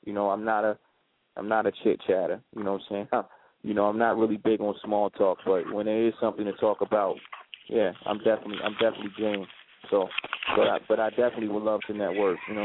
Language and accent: English; Baltimore, Maryland, United States; because, you know, I'm from here. You know, this is I'm born and bred in Be More City